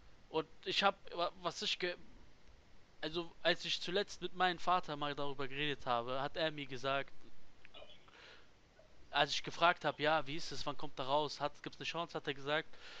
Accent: Greater Accra, Ghana; German is a second language; now in Germany; bei Accra, da haben

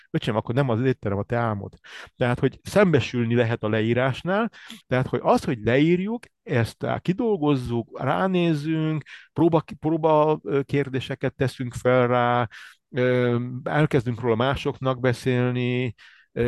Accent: Cluj-Napoca, Cluj County, Romania; now in Hungary; én Kolozsváron születtem, Kolozsváron van egy specialitás, úgy hívják, hogy békatészta.

